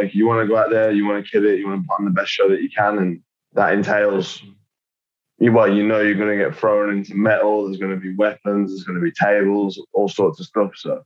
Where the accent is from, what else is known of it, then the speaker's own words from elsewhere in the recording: United Kingdom; I am British